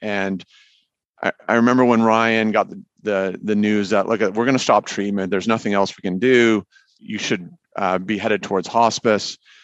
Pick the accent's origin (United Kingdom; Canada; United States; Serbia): Canada; you know, being Canadian, I called him and said, I'm taping my son's hockey stick and getting to go to practice.